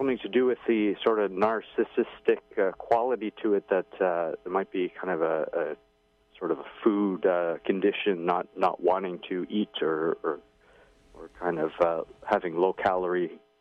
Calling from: Toronto, Ontario, Canada; I'm from Toronto, Canada.

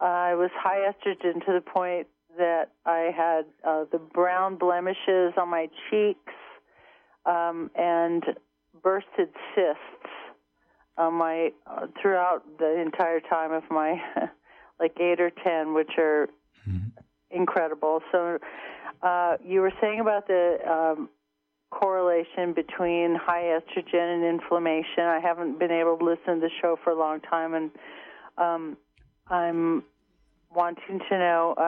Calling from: Blue Lake, California, United States; Hello, I'm from Blue Lake.

